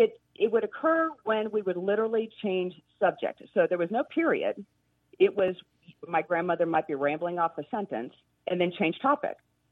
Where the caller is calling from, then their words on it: Dallas, Texas, United States; I'm calling from Dallas, Texas with a question that has been befuddling my family for years.